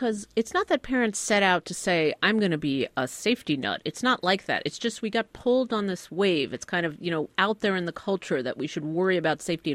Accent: Queens, New York, United States; I grew up in Queens, which is in New York

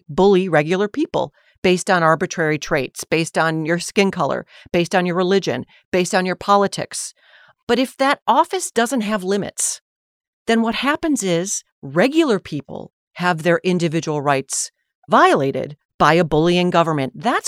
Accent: Buffalo, New York, United States; I grew up in Buffalo, New York, and was on tap to do a graduation speech at my small girls' private high school

